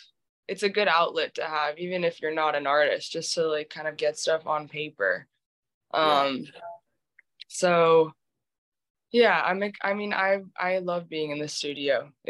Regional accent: New York City, New York, United States; I mean, I grew up in Meatpacking District, like West Village area.

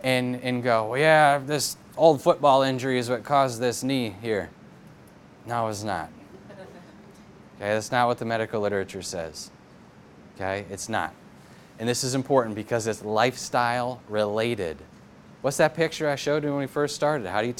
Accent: Minnesota, United States; So this is a guy, I'm from Minnesota, and you always got to pick on Wisconsin

